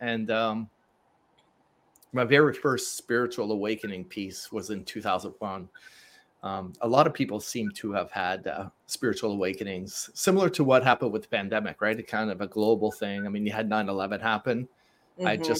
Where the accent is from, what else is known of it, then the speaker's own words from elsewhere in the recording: Montreal, Quebec, Canada; I'm originally from Montreal, so I'm French Canadian. And by default, back in those days, you would kind of be Roman Catholic.